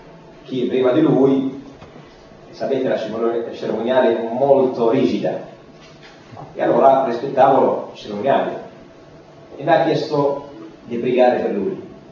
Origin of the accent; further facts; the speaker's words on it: Palestine; Italian is a second language; now in Italy; vengo da cresciuto in una realtà diversa dalla nostra realtà italiana o europea, sono cresciuto, nato in Palestina